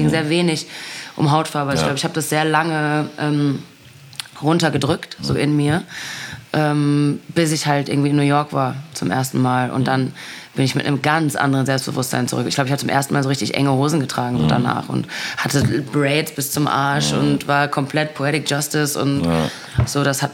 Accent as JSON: {"language": "German", "region": "North Rhine-Westphalia", "country": "Germany", "said": "ich komme aus dem Pott."}